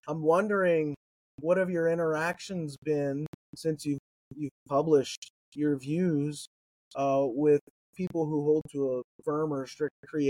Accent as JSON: {"language": "English", "region": "Kentucky", "country": "United States", "tie": "born or raised there", "said": "And so, so I'm from Kentucky originally, and I grew up with in Grant County, Kentucky. And so the new ARC project is right in the backyard of where I grew up."}